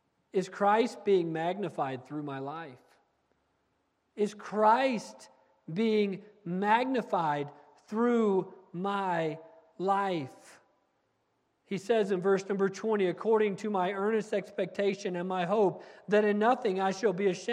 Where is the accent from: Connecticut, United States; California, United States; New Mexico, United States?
New Mexico, United States; Gallup; born there; when I was born there on the Navajo Reservation in Gallup, New Mexico